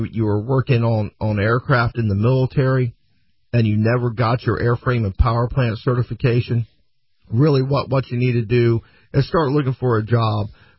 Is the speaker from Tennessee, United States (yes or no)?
no; Florida, United States; Yeah, well, you know, I grew up in Florida.